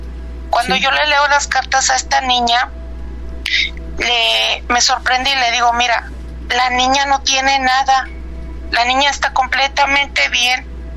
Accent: Guerrero, Mexico; yo soy del estado de Guerrero.

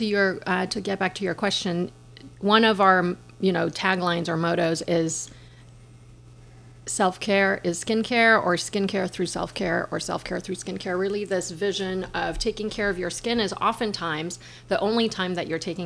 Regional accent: Geneva, Switzerland; moved away as an adult; now in United States; I grew up in Geneva, and I ended up coming to the U.S. for college

